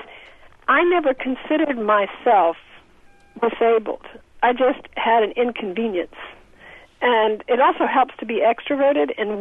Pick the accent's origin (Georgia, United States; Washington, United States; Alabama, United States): Georgia, United States; also born or lived in Ohio; I was born in Ohio. I grew up in Georgia.